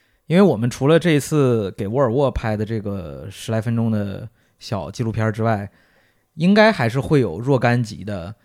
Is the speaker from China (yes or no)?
yes; Northeast China, China; 会唤起你作为一个东北人的家乡所谓的自豪感的啊